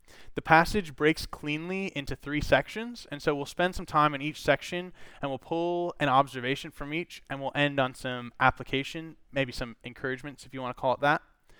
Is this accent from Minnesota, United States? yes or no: yes; Minnesota, United States; So, I grew up in Minnesota, and for as long as I can remember, I went to church and knew Jesus.